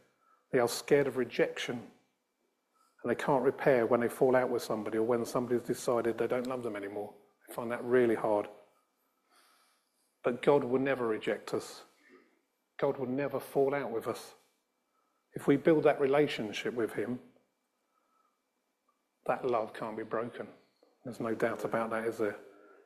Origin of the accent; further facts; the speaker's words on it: Australia; accent: Australian; I came from Australia. I talked with an Australian accent.